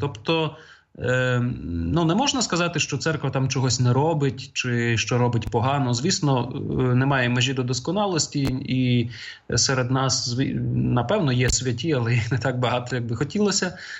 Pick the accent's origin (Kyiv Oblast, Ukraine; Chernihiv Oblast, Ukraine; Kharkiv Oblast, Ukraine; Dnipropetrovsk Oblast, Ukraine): Kharkiv Oblast, Ukraine; Kharkiv; я походжу з Харкова, а це, ну, місто, в якому не найбільше по Україні католиків.